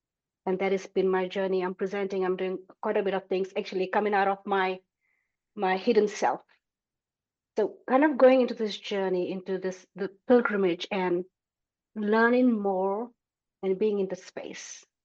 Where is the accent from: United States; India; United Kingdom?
India; I was raised in India, so I have all this parts. I was raised Catholic.